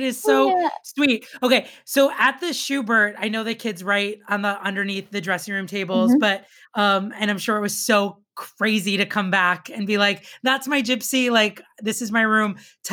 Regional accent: United Kingdom; then we're just British school children.

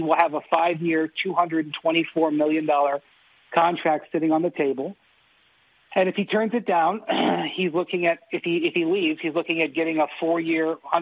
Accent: Cleveland, Ohio, United States; And Rich, I am from Cleveland. I am from a small market.

